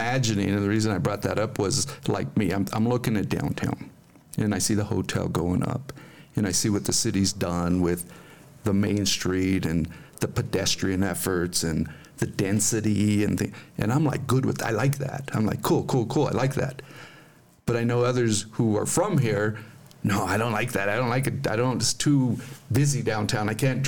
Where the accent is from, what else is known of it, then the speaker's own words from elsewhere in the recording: Alamosa, Colorado, United States; So it's an interesting perspective to reintroduce myself and have my hometown reintroduce itself to me after 30 some years and not really paying attention too much.